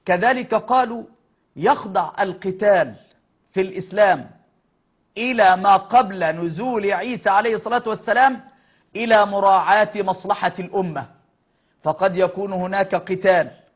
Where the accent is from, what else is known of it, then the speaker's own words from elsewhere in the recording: Egypt; فالجزية قبل الإسلام، الروم مثلا عندنا في مصر كانت تأخذ مقابل على الحياة